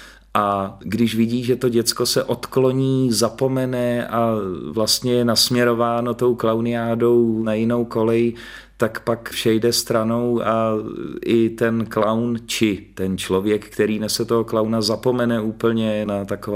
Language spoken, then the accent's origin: Czech; České Budějovice, South Bohemian Region, Czechia; now in Šumava, Czechia; kam jsme se z Českých Budějovic, stále jsem velký patriot, vracím se sem